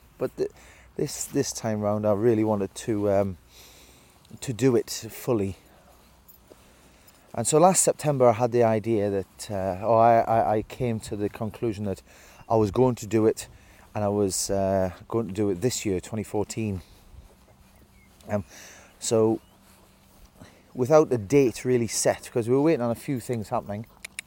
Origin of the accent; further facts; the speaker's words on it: Hexham, North East England, United Kingdom; I'm originally from Hexham in Northumberland, so only not many miles away from Hadrian's Wall.